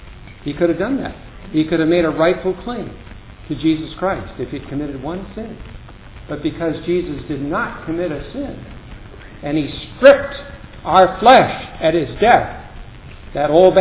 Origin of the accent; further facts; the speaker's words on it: Missouri, United States; because I'm from Missouri, I can say that, you know